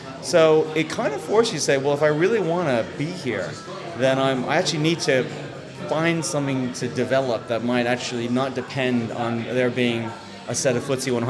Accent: Northeast, United States; moved away as an adult; now in Newcastle, United Kingdom; I am from the Northeast, but from the Northeast of America. I've been in the UK for 11 years, and I have been in the Northeast now for 5.5 years.

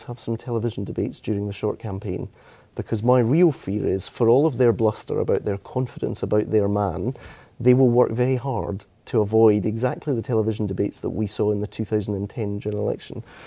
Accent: Scotland, United Kingdom; as a Scot, I'm used to four-party politics.

